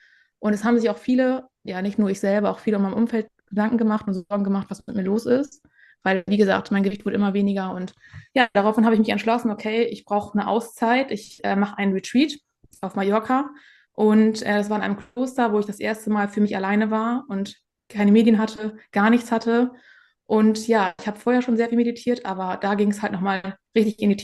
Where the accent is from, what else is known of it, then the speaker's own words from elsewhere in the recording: Northern Germany, Germany; Ich komme aus dem Norden und ja, bin 31 Jahre alt.